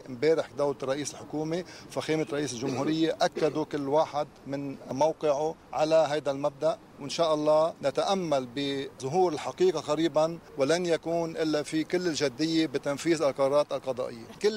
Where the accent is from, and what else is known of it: Lebanon